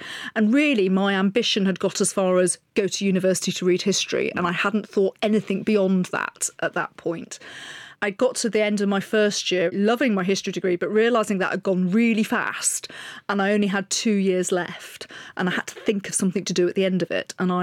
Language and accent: English; Sheffield, Yorkshire and the Humber, United Kingdom; I come from Sheffield. It's nowhere near any military.